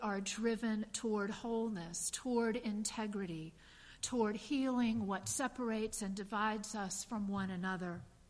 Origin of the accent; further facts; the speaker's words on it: Virginia, United States; a place called Thunder Ridge in my home state of Virginia.